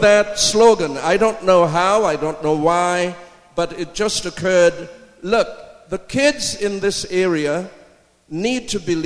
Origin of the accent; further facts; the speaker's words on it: Scarborough, Ontario, Canada; I am an Easterner. I come from Scarborough.